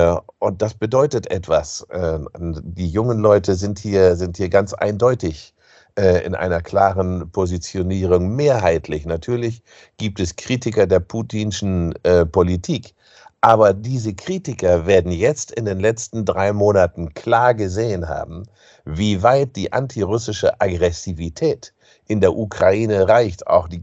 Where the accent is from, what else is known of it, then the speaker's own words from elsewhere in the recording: Germany; Ich lebe hier im Westen, ich bin Deutscher